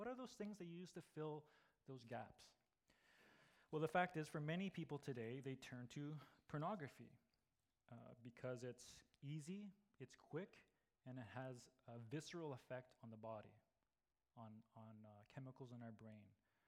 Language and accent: English; Calgary, Alberta, Canada; So I was born and raised in Calgary. My parents are Japanese. They were Japanese immigrants. They landed in Calgary in the early 70s. And growing up, I'm the youngest of four kids